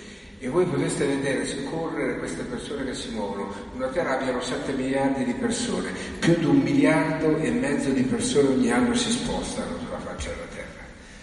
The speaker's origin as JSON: {"language": "Italian", "town": "Assisi", "region": "Umbria", "country": "Italy", "said": "Io vengo da Assisi"}